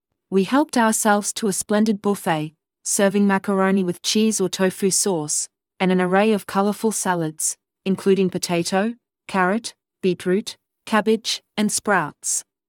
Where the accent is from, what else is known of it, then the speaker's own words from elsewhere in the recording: Sydney, New South Wales, Australia; my transplanted British parents, whilst I was growing up in Sydney.